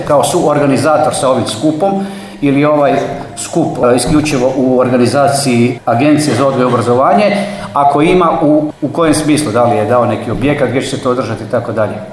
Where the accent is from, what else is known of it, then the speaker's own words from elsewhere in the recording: Croatia; ja sam Hrvat, znači ja sam Sotona, vjerojatno svi vi Hrvati su Sotona